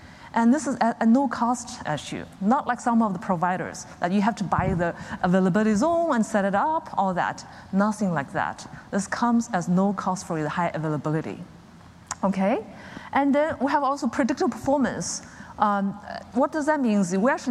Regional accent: China; I just mentioned I come from China, right?

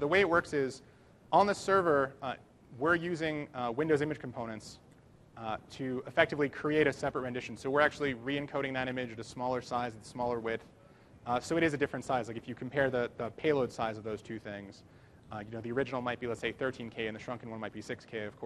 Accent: Canada; as a Canadian, thank you for saying Zed correctly

